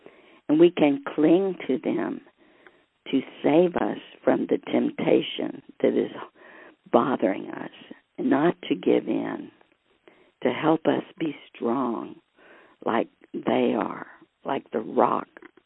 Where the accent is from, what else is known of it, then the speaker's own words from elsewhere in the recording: Mexico; I remember growing up near Mexico City, there was a whole area that had been a lava area